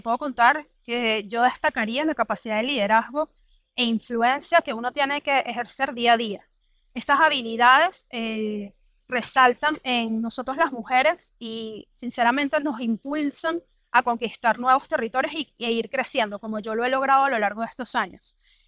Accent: Venezuela; moved away as an adult; now in Chile; Yo vengo de Venezuela, vivo en Chile desde hace 9 años. En Venezuela trabajaba como gerente de ventas.

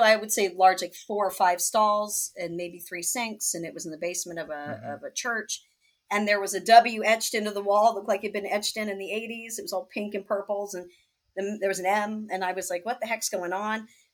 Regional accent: New York, United States; moved away as an adult; I came out here from New York 5 years ago.

